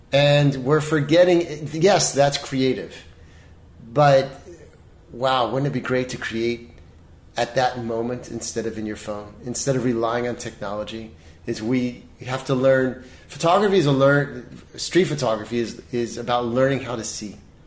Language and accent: English; Baltimore, Maryland, United States; now in Los Angeles, United States; I mean, when I moved here from Baltimore, I come from the land of, you know, wallpaper and paint.